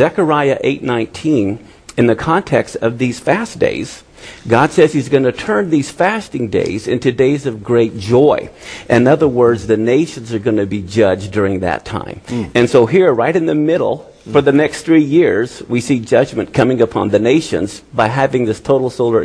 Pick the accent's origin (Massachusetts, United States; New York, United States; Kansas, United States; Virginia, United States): Kansas, United States; I'm from Kansas, and we're in Oklahoma, and people are familiar with tornadoes.